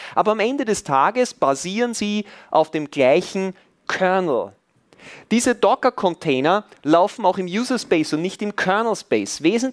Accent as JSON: {"language": "German", "country": "Austria", "said": "Ich komme aus Österreich."}